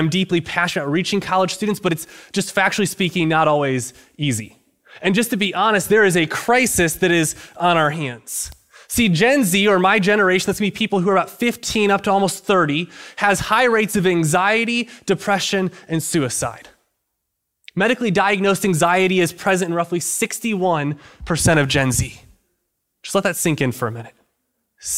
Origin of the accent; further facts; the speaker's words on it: Denver, Colorado, United States; moved away as an adult; now in Savoy, United States; I'm from Denver, Colorado. So going from Denver to Kansas City to a town of 3,000 people with no grocery store is a big adjustment.